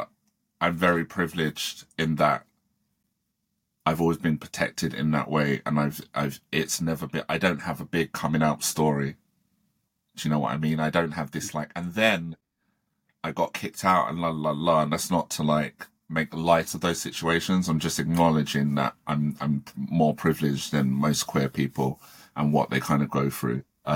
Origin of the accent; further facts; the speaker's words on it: Croydon, London, United Kingdom; It wasn't that hard. I'm from Croydon. I know how to fight.